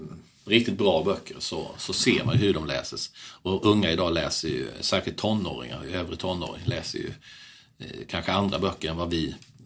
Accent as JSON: {"language": "Swedish", "town": "Värnamo", "region": "Jönköping County", "country": "Sweden", "tie": "born or raised there", "said": "mina kompisar hemma i Värnamo, småländska Värnamo"}